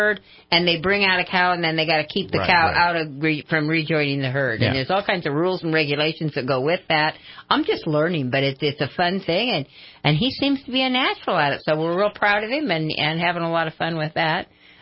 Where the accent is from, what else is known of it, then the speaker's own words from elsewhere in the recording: Idaho, United States; I was born and raised in Idaho, so I always take a trip back to Twin Falls.